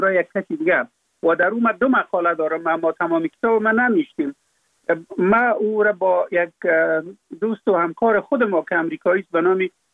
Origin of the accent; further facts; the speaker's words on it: Afghanistan; فقط من افغان هستم